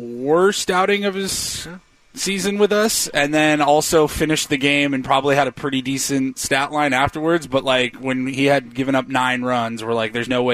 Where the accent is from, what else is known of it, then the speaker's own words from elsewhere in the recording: Pacific Northwest, United States; now in San Diego, United States; growing up in the Pacific Northwest, moving down to San Diego and calling San Diego home now for like the last 16 years